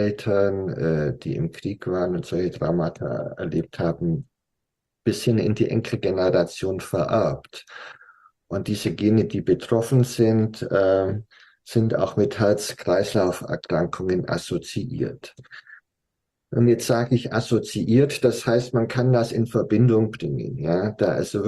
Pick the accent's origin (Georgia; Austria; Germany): Germany; Blaubeuren, Baden-Württemberg; Es gibt in meiner Heimat eine ganz große Quelle, die heißt Blautopf.